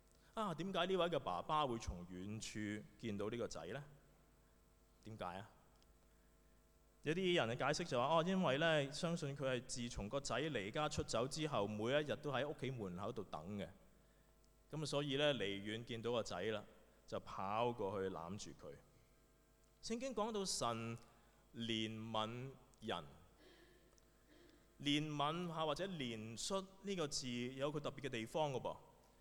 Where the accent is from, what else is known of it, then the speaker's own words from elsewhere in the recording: China; 跟我們中國人一些我們的思想、一些成語其實都相近的